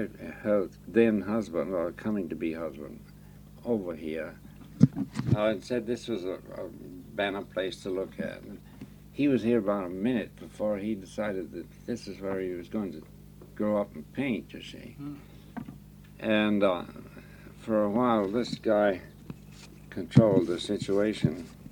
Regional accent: South Berwick, Maine, United States; born there; Well, I was born in 1896 in South Berwick, which is right back here

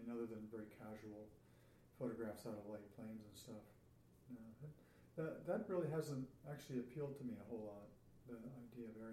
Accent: Delmar, New York, United States; I was raised in outside of Albany, New York. We lived in a little town called Slingerland. No, what was it called? And it was Delmar eventually, town of Bethlehe

